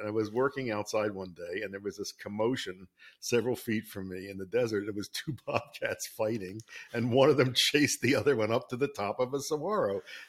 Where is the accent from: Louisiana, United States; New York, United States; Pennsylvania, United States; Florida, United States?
Pennsylvania, United States; Philadelphia; Well, I grew up in a row house, Louis, so there wasn't much natural world around.